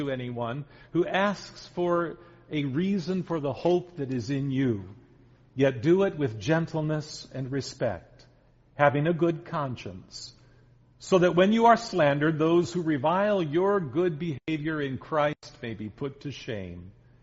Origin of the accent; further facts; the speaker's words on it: Iowa City, Iowa, United States; But I attended Iowa City High School in Iowa City, Iowa, which was my hometown.